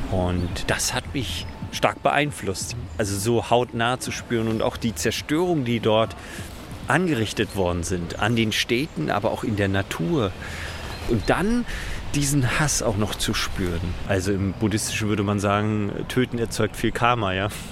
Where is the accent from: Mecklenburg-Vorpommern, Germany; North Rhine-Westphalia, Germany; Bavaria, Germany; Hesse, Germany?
Mecklenburg-Vorpommern, Germany; Usedom; Ich bin ja auf der Insel Usedom aufgewachsen, also in der DDR. War ja 11 Jahre, als die Mauer gefallen ist.